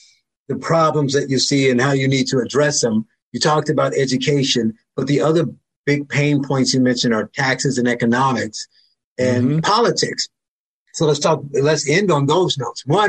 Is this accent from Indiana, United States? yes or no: yes; Gary, Indiana, United States; So, you know, I'm from Gary, Indiana. Indiana, we had a 1% tax cap, nice and simple.